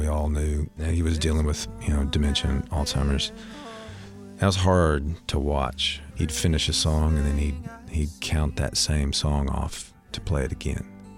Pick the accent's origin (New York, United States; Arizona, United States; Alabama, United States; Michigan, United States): Alabama, United States; it was just a direct comment on the whole idea of making America great again, because I'm from Alabama.